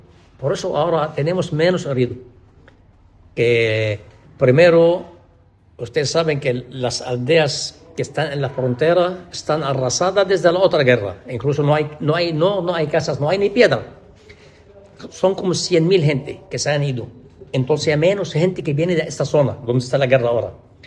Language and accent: Spanish; Tyre, South Governorate, Lebanon; porque yo soy de Tiro